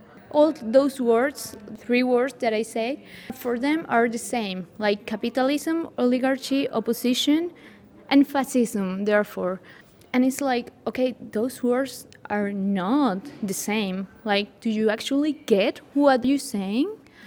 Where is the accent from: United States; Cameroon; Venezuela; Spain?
Venezuela; Valencia, Carabobo; I'm from Venezuela, from Valencia, Venezuela